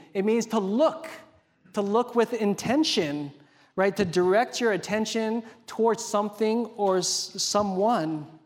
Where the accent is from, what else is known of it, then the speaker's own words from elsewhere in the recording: Hawaii, United States; When I was growing up in Hawaii, much like the East Coast, we got a lot of hurricanes.